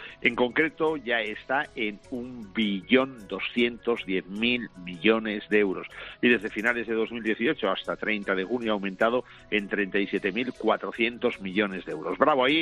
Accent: Barcelona, Catalonia, Spain; No, soy aquí de Barcelona

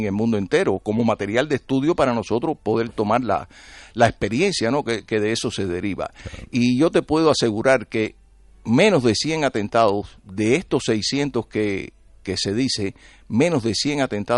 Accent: Cuba; now in United States; Yo lo que sí sé es que me costó mucho trabajo después salir de Cuba. Yo no salí de Cuba por el aeropuerto. Yo no llegué a Miami en un vuelo directo de La Habana.

